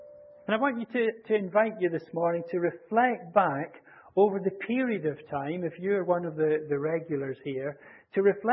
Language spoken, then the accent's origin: English; Scotland, United Kingdom; speaking as a Scotsman